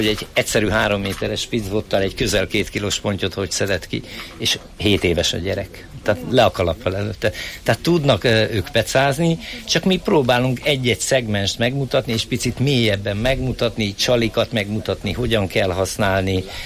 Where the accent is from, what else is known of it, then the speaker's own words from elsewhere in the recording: Danube Bend, Hungary; én Dunakanyarból vagyok. A dunakanyari peca az teljesen más, mint egy tiszai tiszatavi peca.